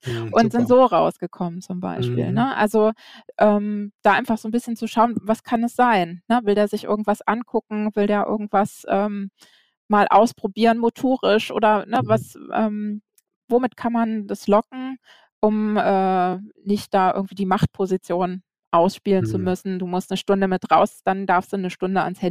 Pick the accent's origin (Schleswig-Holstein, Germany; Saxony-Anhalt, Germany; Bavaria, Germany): Schleswig-Holstein, Germany; Flensburg; born there; Ich bin in Flensburg geboren und wir waren immer nur in Dänemark am Strand im Urlaub.